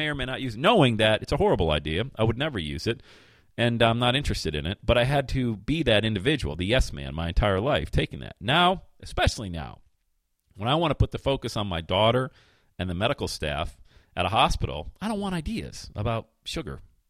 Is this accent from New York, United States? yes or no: no; Bradford, Pennsylvania, United States; I grew up in Bradford, PA. We called it pop.